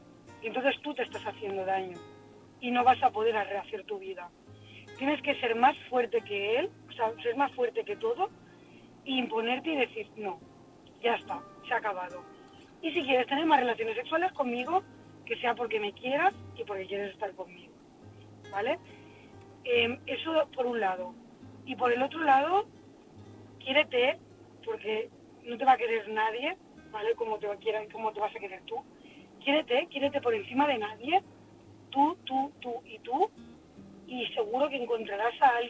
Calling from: Barcelona, Catalonia, Spain; de Barcelona.

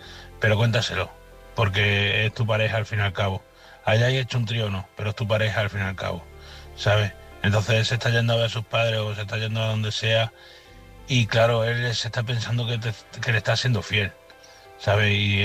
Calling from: Badajoz, Extremadura, Spain; corresponsal de Badajoz.

